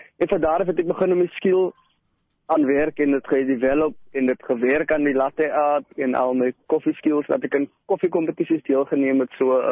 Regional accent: Cape Town, Western Cape, South Africa; Ja, ek het opgegroei in Mitchell's Plain

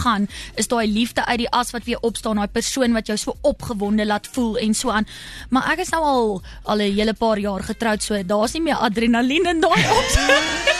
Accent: Nelspruit, Mpumalanga, South Africa; So ja, ons is oorspronklik van Nelspruit, mag nie vandag ver gery nie, maar ons is van ver.

